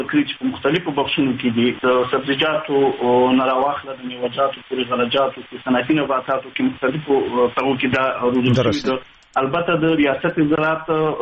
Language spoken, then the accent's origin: Pashto; Kandahar, Afghanistan; مونږ له کندهار ولایت یو هارټیکلچري ولایت یو